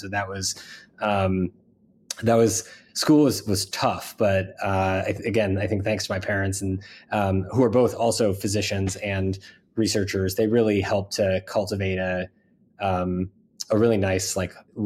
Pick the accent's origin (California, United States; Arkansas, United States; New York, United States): California, United States; Mill Valley; born there; So I was born in Mill Valley, California, just north of San Francisco.